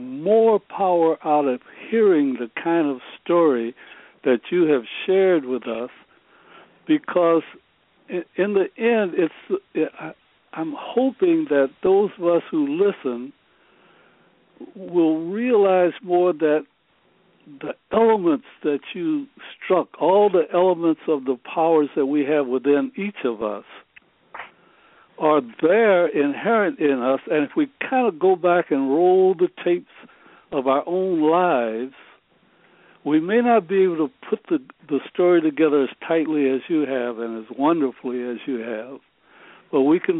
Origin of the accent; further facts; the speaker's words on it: Great Plains, United States; I was raised on the Dust Bowl and graduated to the hardwood